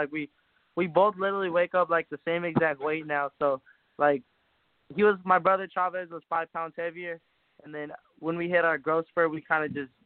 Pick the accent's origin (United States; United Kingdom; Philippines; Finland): Philippines; You know, I'm Filipino, so, you know, I always like